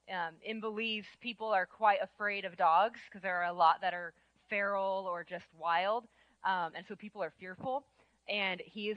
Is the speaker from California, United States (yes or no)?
yes; San Diego, California, United States; moved away as an adult; also born or lived in Tennessee; I was born and raised in San Diego. I spent a number of years out there until I was about 20. I graduated college and then moved to Tennessee, where I got connected with New Song Nashville, like Pastor Jeff said.